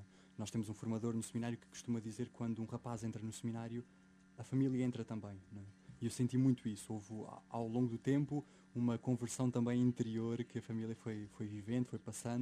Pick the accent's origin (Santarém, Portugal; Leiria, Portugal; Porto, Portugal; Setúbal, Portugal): Santarém, Portugal; Torres Novas; now in Lisbon, Portugal; tenho 25 anos. Venho de Torres Novas, na Diocese de Santarém, não sou aqui de Lisboa